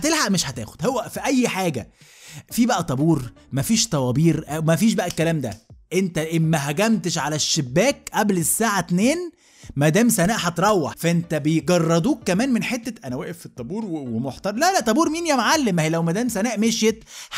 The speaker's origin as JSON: {"language": "Arabic", "country": "Egypt", "said": "احنا كمصريين متربيين يعني غرست البقاء دي جوانا"}